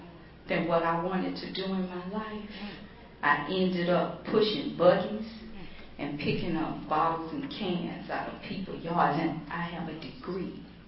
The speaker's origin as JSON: {"language": "English", "town": "Miami", "region": "Florida", "country": "United States", "said": "for calling me to ask me to come to Baltimore, because I'm from Miami."}